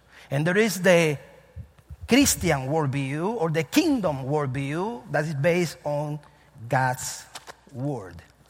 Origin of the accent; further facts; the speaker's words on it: Cuba; English is a second language; So for a second, remember that I'm from Cuba and I have an accent.